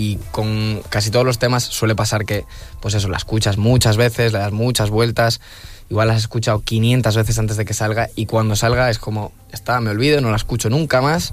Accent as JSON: {"language": "Spanish", "region": "Galicia", "country": "Spain"}